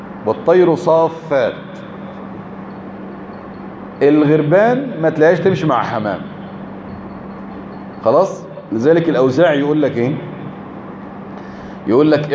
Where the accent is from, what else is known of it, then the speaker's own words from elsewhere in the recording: Egypt; خلاص كده احنا مصريين